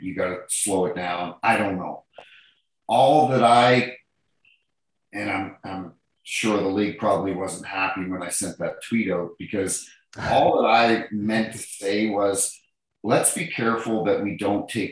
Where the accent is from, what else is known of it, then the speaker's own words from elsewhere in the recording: New Brunswick, Canada; I grew up in New Brunswick, you know, small town.